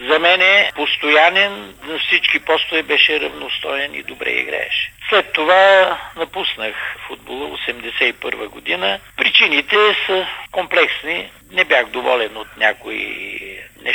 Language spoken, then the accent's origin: Bulgarian; Veliko Tarnovo, Veliko Tarnovo Province, Bulgaria; че аз съм от Велико Търново